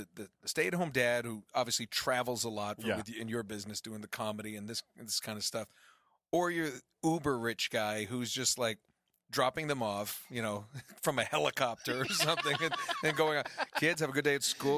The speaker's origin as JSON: {"language": "English", "region": "East Coast", "country": "United States", "said": "I'm from the East Coast, so can I ask you a quick question?"}